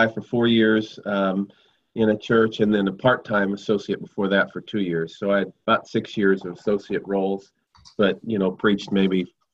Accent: Galesburg, Illinois, United States; I grew up in Illinois, in a small town in West Central Illinois called Galesburg, and lived there my whole life until I went to college and seminary in Anderson, Indiana, where I met my wife.

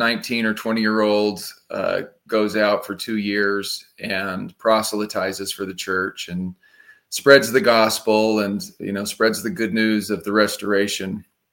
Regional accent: Salt Lake City, Utah, United States; I grew up in Salt Lake City, Utah.

